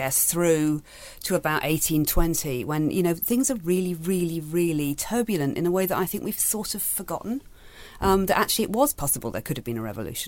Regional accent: Manchester, North West England, United Kingdom; I grew up in Manchester, actually

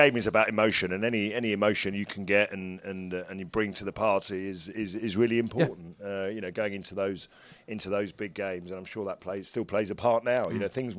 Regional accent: Ireland; that as an Irishman may have upset me a lot more.

